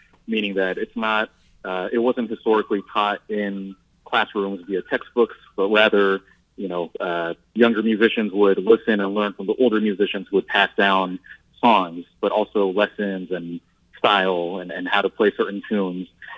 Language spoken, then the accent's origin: English; Midwest, United States; this is another kind of nostalgic shout out to growing up in the Midwest.